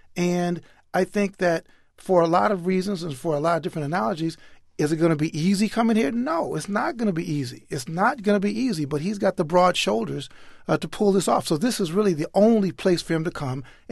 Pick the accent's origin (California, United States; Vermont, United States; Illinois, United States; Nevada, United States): Illinois, United States; Chicago; born there; I was born in Chicago, but I grew up thinking, you know, if you're going to make it, you got to make it in New York.